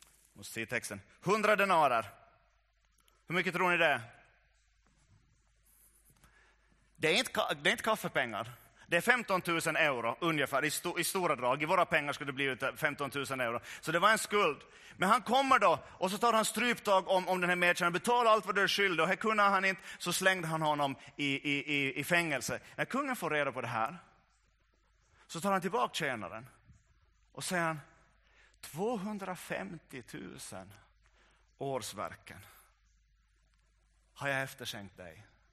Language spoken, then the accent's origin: Swedish; Ostrobothnia, Finland; Vi är österbottningar, så vi tycker ju, en del av oss i alla fall österbottningar.